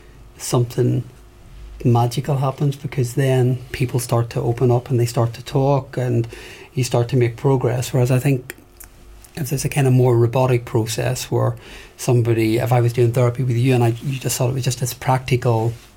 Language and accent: English; Northern Ireland, United Kingdom; But so growing up in Northern Ireland was interesting because, you know, you normalise lots of stuff.